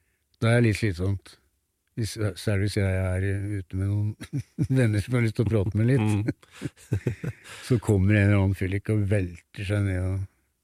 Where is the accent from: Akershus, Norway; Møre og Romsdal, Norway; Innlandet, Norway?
Innlandet, Norway; Tynset; born there; og jeg er født på Tynset